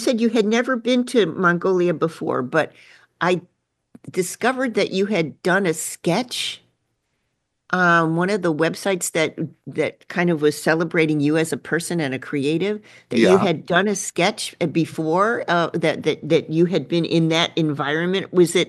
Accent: Chicago, Illinois, United States; And of course, I grew up in Chicago.

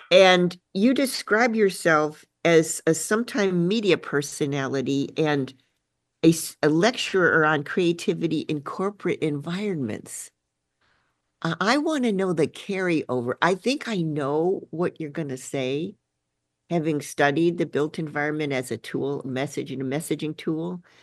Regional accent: Chicago, Illinois, United States; And of course, I grew up in Chicago.

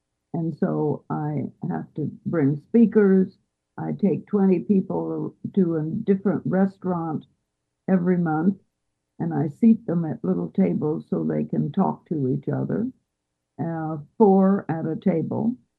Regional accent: United States; But I have to go back to America, and I am an American.

